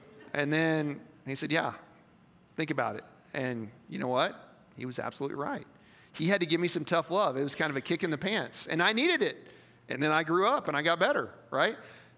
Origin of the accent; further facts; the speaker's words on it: Poplar Bluff, Missouri, United States; I'm from Missouri. It's a trait, right? Right? That's what they always told us. Southern Missouri. I kid you not. My school mascot was a mule. I kid you not. In Poplar Bluff, Missouri, because they said we're stubborn people.